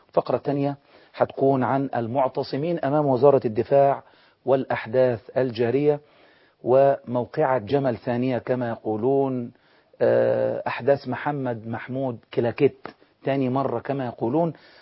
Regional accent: Egypt; عندنا في مصر

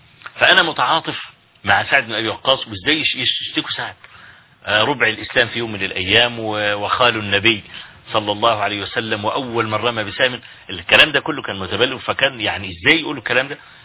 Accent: Huwayn, Kafr El Sheikh Governorate, Egypt; حوين. يعني قرية قابعة كده في مركز تبع مركز الرياض في محافظة كفر الشيخ،

